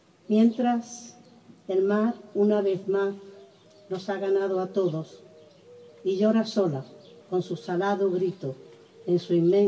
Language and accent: Spanish; Huelva, Andalusia, Spain; also born or lived in Seville; yo también vengo de Sevilla, aunque soy de Huelva